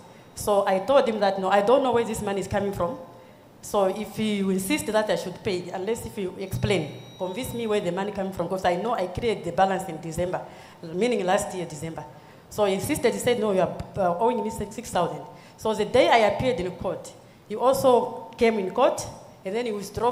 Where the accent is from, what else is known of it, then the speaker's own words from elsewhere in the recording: Namibia; from Namibia.